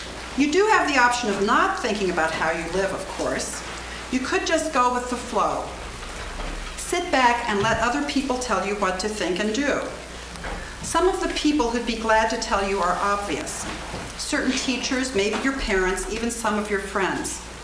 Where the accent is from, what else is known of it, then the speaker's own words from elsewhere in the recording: Valparaiso, Indiana, United States; I'm from Valparaiso, Indiana